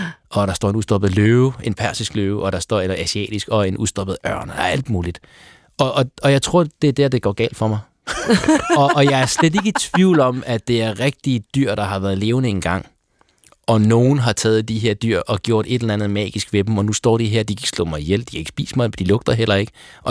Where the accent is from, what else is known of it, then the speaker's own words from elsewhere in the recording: Tehran, Tehran Province, Iran; now in Denmark; Jeg er født i Teheran og vokset op i en betonby, uden nogen som helst form for natur omkring mig.